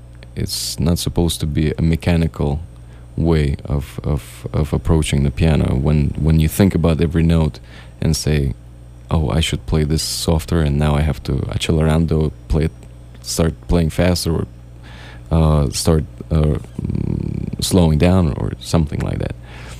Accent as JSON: {"language": "English", "region": "Saint Petersburg", "country": "Russia", "tie": "born or raised there", "said": "that recording was made and produced in St. Petersburg, in my hometown in Russia."}